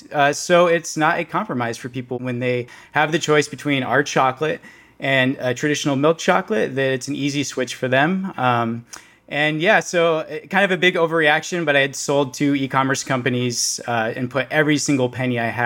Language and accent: English; Oregon, United States; also born or lived in New York City; took a little bit of time to get away from New York City and back to Oregon, my hometown. And growing up in a small conservative farming community, I saw that a lot of things have changed in the environment.